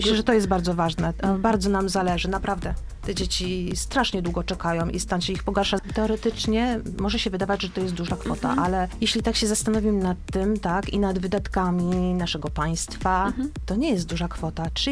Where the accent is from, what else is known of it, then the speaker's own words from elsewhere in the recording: Stargard, West Pomeranian Voivodeship, Poland; Pamiętajcie też, że jesteśmy ze Stargardu, także wspomagajmy się lokalnie, tak?